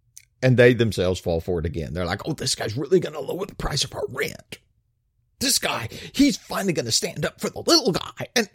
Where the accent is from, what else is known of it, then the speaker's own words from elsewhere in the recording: Georgia, United States; I'm back in my home state of Georgia.